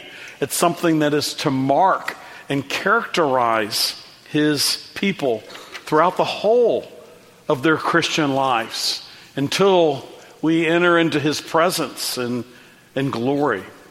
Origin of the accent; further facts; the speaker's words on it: Dallas, Texas, United States; I grew up in Dallas, Texas. Our street in Dallas when I was a little boy was named Hillville.